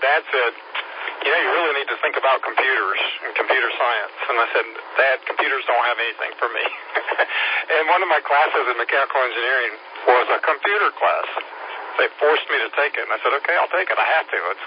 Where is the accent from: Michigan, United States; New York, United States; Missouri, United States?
Michigan, United States; Flint; born there; 64 years ago, I was born in Flint, Michigan, and we spent all of my life before high school moving from north to south to north.